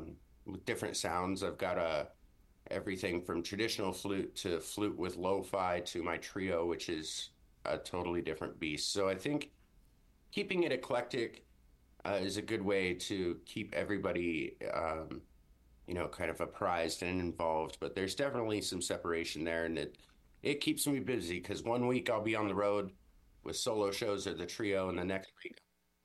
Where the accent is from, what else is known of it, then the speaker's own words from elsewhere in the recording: Anchorage, Alaska, United States; also born or lived in South Dakota; And growing up in Alaska, it's such a tight-knit community. While living in the city of Anchorage, it's just very multicultural and very diverse